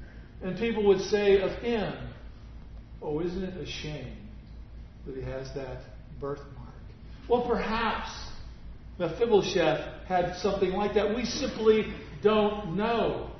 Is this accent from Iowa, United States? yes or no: yes; Iowa, United States; Now, when I was growing up in the small town that I grew up in Iowa